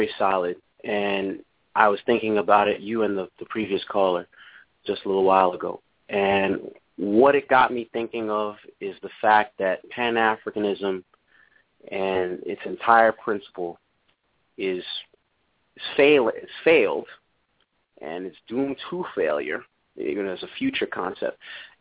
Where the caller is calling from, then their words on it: Connecticut, United States; from Connecticut, sir.